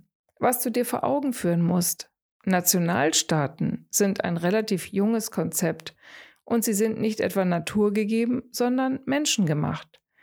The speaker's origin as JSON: {"language": "German", "town": "Munich", "region": "Bavaria", "country": "Germany", "tie": "born or raised there", "said": "Zumindest beobachte ich das in meiner Heimatstadt München."}